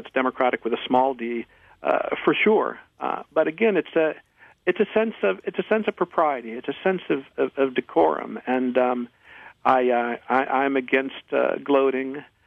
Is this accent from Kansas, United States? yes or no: no; Ann Arbor, Michigan, United States; also born or lived in Washington, D.C. / Cambridge, Massachusetts; now in New York, United States; I'm from Ann Arbor, as you've mentioned, and I've lived in Georgetown, D.C., and Cambridge, Mass., and now I'm on the Upper West Side of Manhattan.